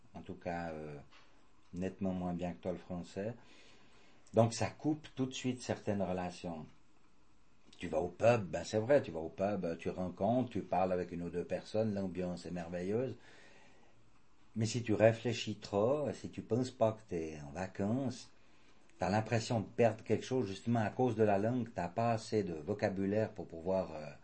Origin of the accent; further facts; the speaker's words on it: Switzerland; Je pense que vivre resserré comme on vit chez nous en Suisse, ça donne une certaine mentalité.